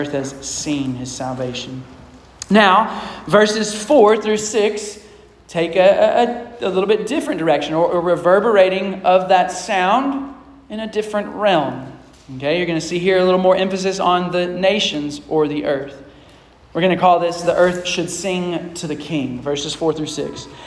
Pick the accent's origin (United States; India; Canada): United States; Lexington, Kentucky; But because we're from Lexington, Kentucky, you also did this another time of the year